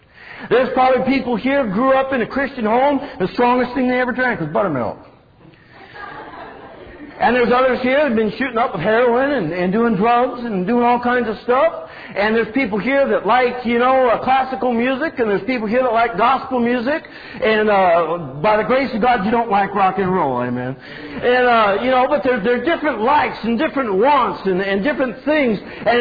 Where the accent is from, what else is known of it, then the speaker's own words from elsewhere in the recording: California, United States; Now, you got to understand, I grew up in California. Okay?